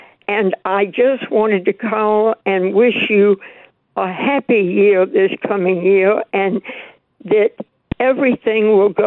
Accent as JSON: {"language": "English", "region": "Alabama", "country": "United States", "lives_now": "Illinois, United States", "said": "And when we moved to Illinois, it was great to be able to say, I'm from Alabama."}